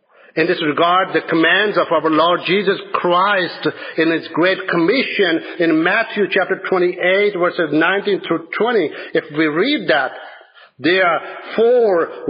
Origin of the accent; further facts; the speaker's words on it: Pakistan; I'm from Pakistan